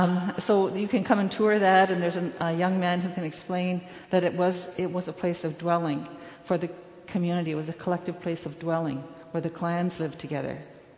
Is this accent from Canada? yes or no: yes; Six Nations of the Grand River, Ontario, Canada; I am from the Six Nations of the Grand River. It's about an hour and a half drive on good days.